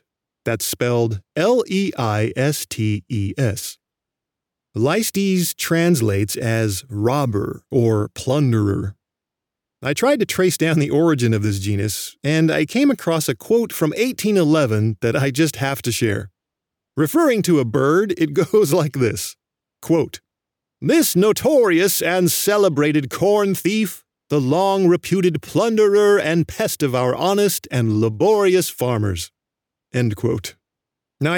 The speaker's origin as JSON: {"language": "English", "region": "Oregon", "country": "United States", "said": "and my home state of Oregon. Here in Oregon, a bunch of school children back in the 1920s voted to make the Western meadowlark our state bird."}